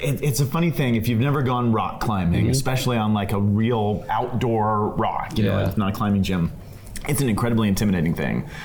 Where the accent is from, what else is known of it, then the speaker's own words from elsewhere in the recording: Denver, Colorado, United States; I grew up in Denver, or outside of Denver, and he came when I was in middle school or junior high.